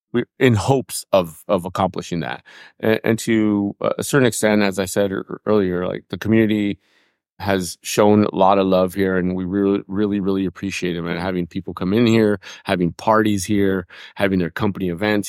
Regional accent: Los Angeles, California, United States; I grew up in East LA.

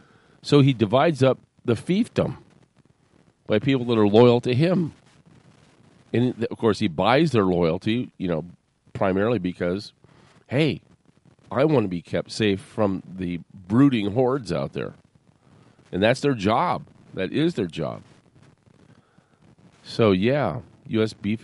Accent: Tehran, Tehran Province, Iran; I'm a Persian and I came from Persia. Really? Well, Tehran

